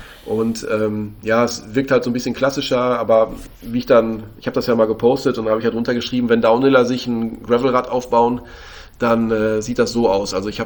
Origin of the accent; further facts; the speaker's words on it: Lünen, North Rhine-Westphalia, Germany; born there; now in Bamberg, Germany; Jetzt wohne ich am Bamberg, aber meine Geburtsstadt ist Lünen, und da bin ich halt so als kleiner Pfropfen so meine Cross-Country-Touren gefahren.